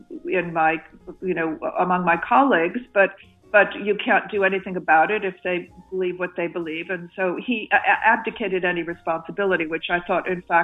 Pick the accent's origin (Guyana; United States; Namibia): United States; this is deeply different from anything as an American that I know